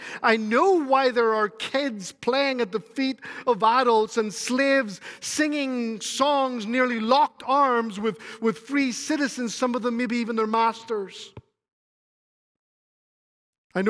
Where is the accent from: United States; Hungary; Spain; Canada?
Spain; moved away; also born or lived in Northern Ireland / Scotland; I grew up in Spain. That captures them. I moved to Northern Ireland. That captures them. I went to college in Scotland.